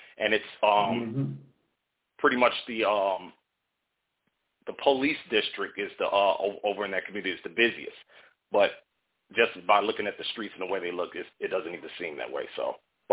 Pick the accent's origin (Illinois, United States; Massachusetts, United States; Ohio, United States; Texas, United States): Illinois, United States; Chicago; I can say firsthand by being a Chicagoan in a city that's or a state that's predominantly Democrat